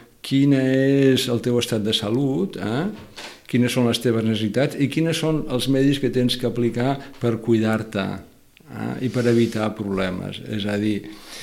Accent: Lleida, Catalonia, Spain; also born or lived in Huelva; Jo vaig néixer a Huelva, però vaig arribar a Catalunya en un mes i mig.

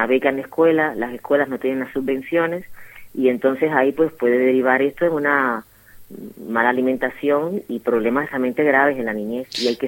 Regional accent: Sitges, Catalonia, Spain; aquí en Sitges hace 10 años. Es un pueblo al cual yo le tengo muchísimo cariño, y allá donde vaya siempre hablo las maravillas de mi pueblo, de Sitges.

